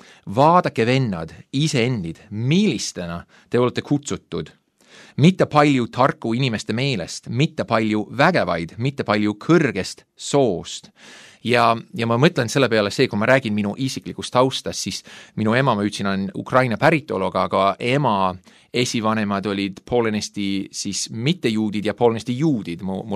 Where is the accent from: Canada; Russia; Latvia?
Canada; Winnipeg, Manitoba; also born or lived in Toronto; ma sündisin Kanadas, Toronto linnas, kasvasin üles Winnipegi linnas, mis on umbes Kanada keskel